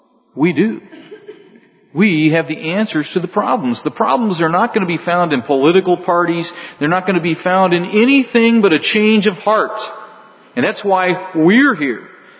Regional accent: California, United States; Now for me, I grew up in California

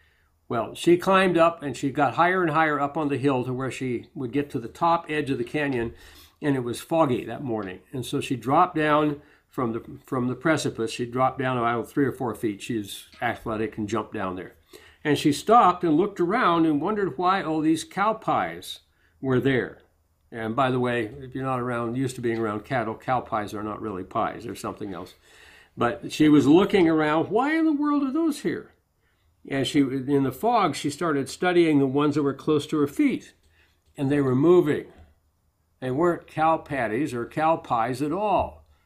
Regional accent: South Dakota, United States; Where I grew up in South Dakota, we had lots of rattlesnakes, had to keep an eye out for them.

